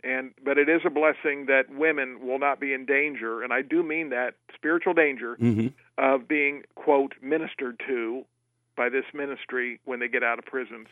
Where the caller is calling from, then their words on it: Marysville, Ohio, United States; Not too bad. I'm calling from Marysville, Ohio.